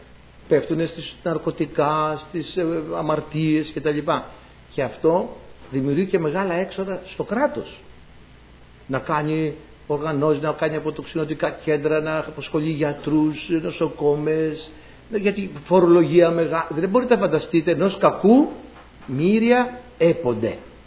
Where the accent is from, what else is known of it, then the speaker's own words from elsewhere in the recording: Greece; Το χωριό μου, ιστορικά μιλάμε τώρα, έτσι, καταγεγραμμένη ιστορία, είναι η πρώτη κοινότητα της Ελλάδος που είχε εκλεγμένη γυναίκα πρόεδρο. Ιστορικά. Καταγεγραμμένο στην ιστορία, όχι έτσι. Το 1950 τόσο είχε γυναίκα πρόεδρο το χωριό μου. Είμαι δηλαδή από προοδευτικό μέρος